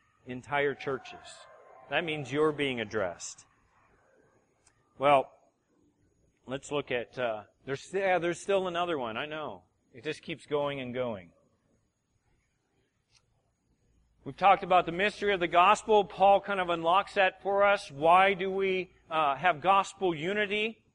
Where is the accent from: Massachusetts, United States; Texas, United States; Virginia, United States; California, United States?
California, United States; we've got Easterners here, and I'm a Californian.